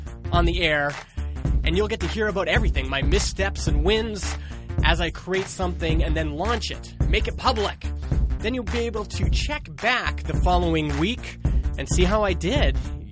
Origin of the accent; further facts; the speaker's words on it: British Columbia, Canada; I'm a Canadian living in British Columbia